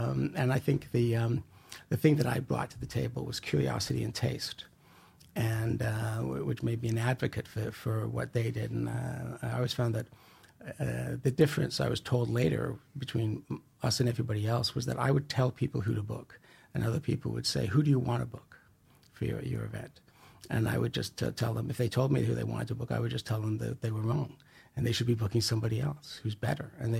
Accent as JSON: {"language": "English", "country": "Canada", "said": "Thankfully, because we're Canadian, you know, there's only so many riots we could do."}